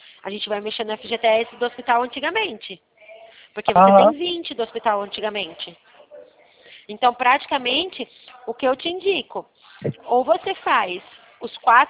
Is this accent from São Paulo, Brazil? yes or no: yes; Leme, São Paulo, Brazil; Ah, eu sou de Leme, São Paulo.